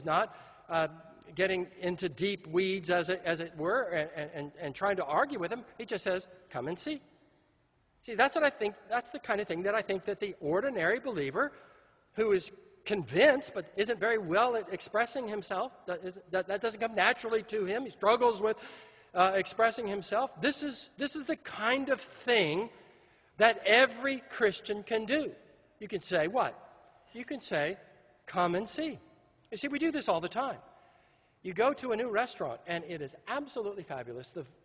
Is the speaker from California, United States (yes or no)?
yes; California, United States; Now, I'm from California.